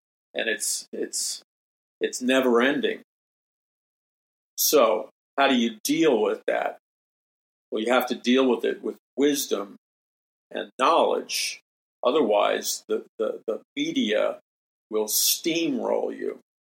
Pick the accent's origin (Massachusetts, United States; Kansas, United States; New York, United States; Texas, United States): New York, United States; New York City; Growing up in New York City, I mean, you would walk out from, you'd walk out of a large building.